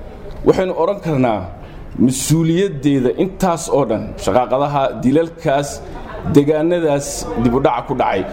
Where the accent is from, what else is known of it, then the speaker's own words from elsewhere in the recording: Las Anod, Sool, Somalia; born there; also born or lived in Mogadishu; anigu waxaan ka soo jeedaa oo aan ku dhashay gobolka Sool, magaalada Laascaanood. Waxaan ahay muwaadin reer Soomaaliland ah oo ka soo jeeda gobolada Bariga, Sool, Sanaag iyo Cayn.